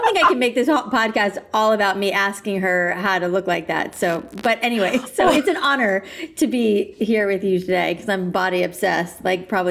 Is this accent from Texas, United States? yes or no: no; Boca Raton, Florida, United States; Where I grew up in Boca.